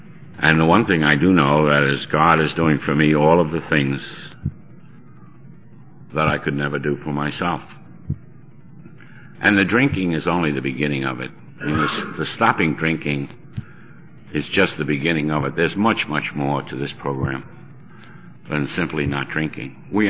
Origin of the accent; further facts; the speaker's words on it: Ireland; I'm still Irish. That hasn't changed.